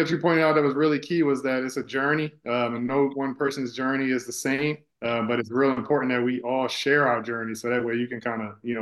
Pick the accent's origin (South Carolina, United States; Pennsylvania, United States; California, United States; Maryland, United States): Maryland, United States; Columbia; now in San Antonio, United States; I'm originally from Maryland, Columbia, Maryland, so the Washington, D.C. area.